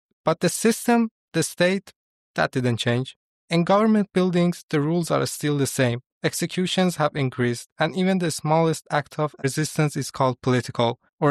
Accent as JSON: {"language": "English", "country": "Iran", "said": "This story takes place in Tehran, the capital of Iran, actually my home country."}